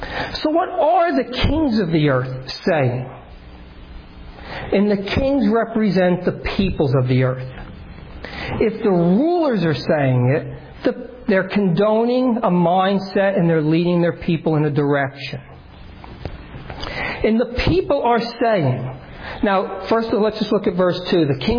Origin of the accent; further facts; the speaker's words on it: New Jersey, United States; I'm from North Jersey, we understand that type of a situation.